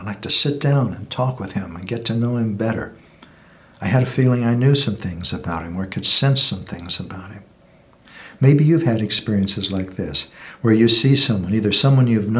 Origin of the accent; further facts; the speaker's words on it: United States; In my case, I'm male. I'm white. I'm an American.